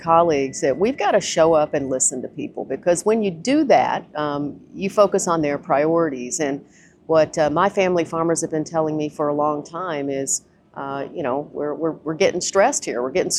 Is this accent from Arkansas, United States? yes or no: yes; Arkansas, United States; I grew up in Arkansas, the granddaughter of a farm foreman who farmed rice and beans and cotton.